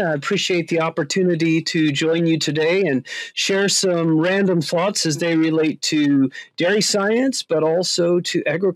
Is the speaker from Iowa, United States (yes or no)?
yes; Iowa, United States; And so originally I'm from Northwest Iowa, and I grew up on a traditional corn and soybean farm, something you'd see in lots of places in the Midwest of the U.S.